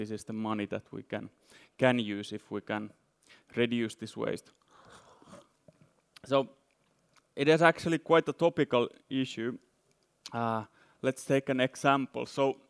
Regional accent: Finland; now in Lausanne, Switzerland; from University of Lausanne in Switzerland. But as you might see from my blonde hair, I'm actually from Finland.

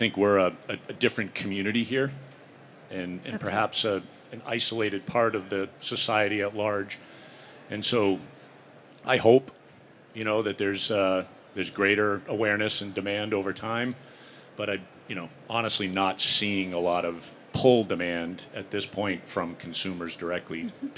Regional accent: United States; I'm an American, right?

